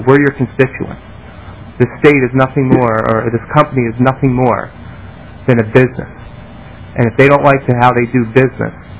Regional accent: Philadelphia, Pennsylvania, United States; I come from Pennsylvania. I'm from Philadelphia, and I look at Pittsburgh.

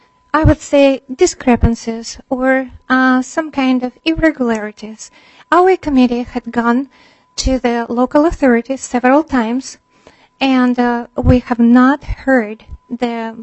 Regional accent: Rochester, Minnesota, United States; I'm from Rochester, Minnesota.

